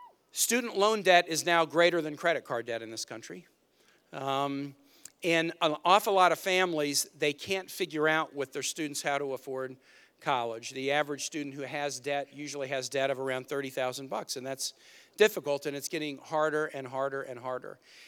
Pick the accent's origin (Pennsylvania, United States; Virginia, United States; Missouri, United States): Virginia, United States; Here in North Carolina, in my home state of Virginia, climate change isn't a tomorrow issue, it's a today issue.